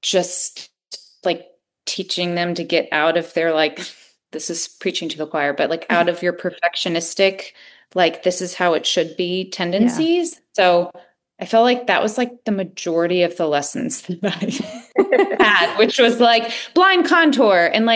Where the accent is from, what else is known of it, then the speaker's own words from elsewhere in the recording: Connecticut, United States; so I grew up like in Connecticut, right near New York City.